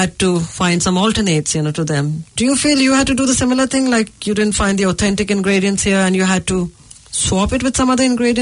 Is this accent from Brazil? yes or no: no; North India, India; India, again, has like North India and South India. And I'm North Indian.